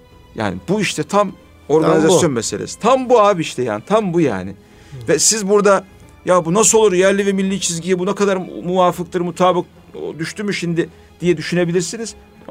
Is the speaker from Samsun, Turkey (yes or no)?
yes; Vezirköprü, Samsun, Turkey; Ben Vezir Köprülüyüm.